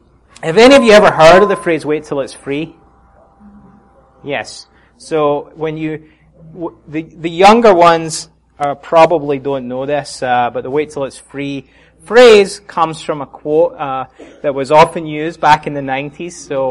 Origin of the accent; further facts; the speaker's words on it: Scotland, United Kingdom; we went to the United Kingdom, where I'm from, in case you didn't already know. But I'm from Great Britain, the best part, Scotland.